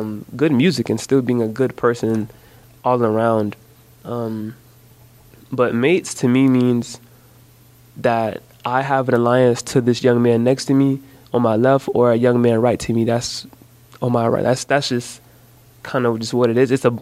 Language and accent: English; Jacksonville, Florida, United States; my own experiences growing up in Jacksonville.